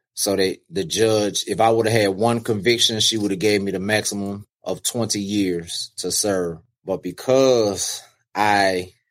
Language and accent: English; New Orleans, Louisiana, United States; now in Atlanta, United States; I am from New Orleans, Louisiana. However, I live in Atlanta, Georgia, where I've been most of my life.